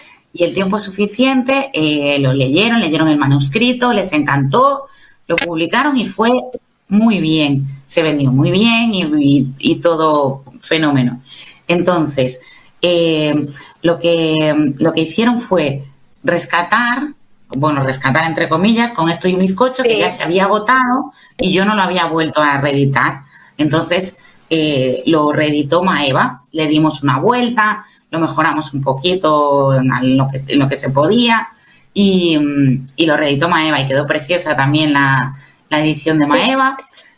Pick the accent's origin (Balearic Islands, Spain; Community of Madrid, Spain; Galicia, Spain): Galicia, Spain; Vigo; yo soy de Vigo, nací en Vigo, y me gusta mucho como ciudad. Creo que es un enclave maravilloso, es una ciudad muy bonita para vivir